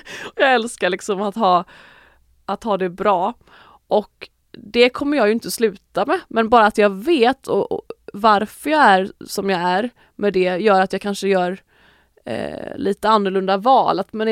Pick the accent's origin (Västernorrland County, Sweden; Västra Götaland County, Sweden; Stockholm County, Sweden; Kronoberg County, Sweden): Västra Götaland County, Sweden; Lerum; att jag är uppvuxen i Lerum, och mamma och pappa hade ju inte, alltså det är en väldigt rik kommun, Lerum.